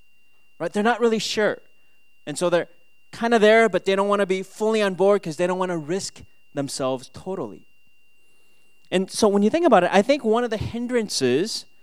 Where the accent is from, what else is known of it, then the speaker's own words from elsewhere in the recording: Minnesota, United States; because I grew up in Minnesota, and I'm a huge Minnesota fan.